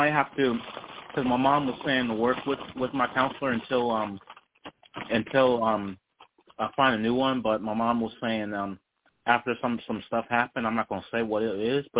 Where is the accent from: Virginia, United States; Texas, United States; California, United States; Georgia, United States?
Virginia, United States; Charlottesville; I'm from Charlottesville, Virginia.